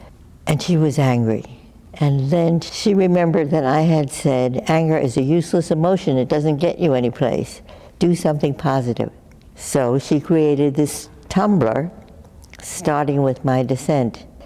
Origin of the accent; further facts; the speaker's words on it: Brooklyn, New York, United States; We were both born and bred in Brooklyn, New York.